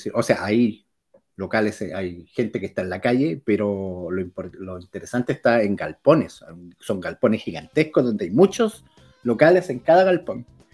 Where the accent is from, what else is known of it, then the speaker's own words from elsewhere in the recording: Valparaíso, Chile; como uno como porteño se imagina